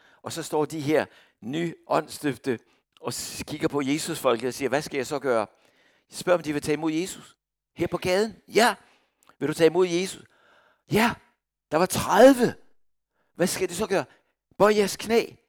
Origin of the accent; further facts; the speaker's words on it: Copenhagen, Capital Region of Denmark, Denmark; det gav mig flashbacks fra min ungdom i København 1970